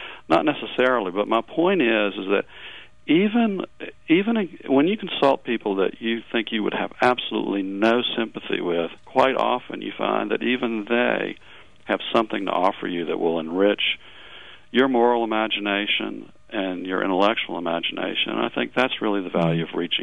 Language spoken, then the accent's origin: English; Louisiana, United States; born there; I was born in 1964 in Louisiana, the same year the Voting Rights Act was passed.